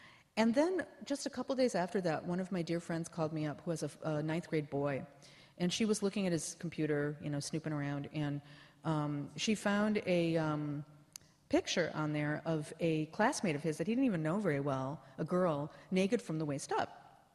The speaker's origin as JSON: {"language": "English", "town": "Berkeley", "region": "California", "country": "United States", "said": "because I'm from Berkeley, as being like the food movement"}